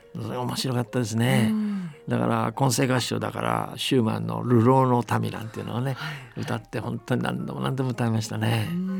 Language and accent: Japanese; Beijing, China; 僕たち子供時代北京で過ごしたんですが、北京の教会、日本人の教会の日曜学校へ連れて行かれて